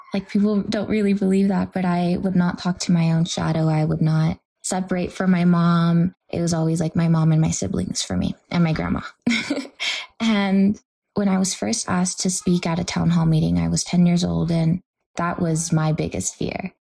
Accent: California, United States; I grew up in South Central. I grew up in the most beautiful, vibrant community where we were all family

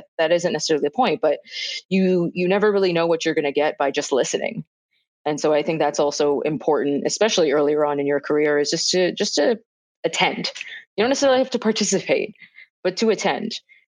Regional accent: Toronto, Ontario, Canada; I think part of it was also because I grew up in Toronto.

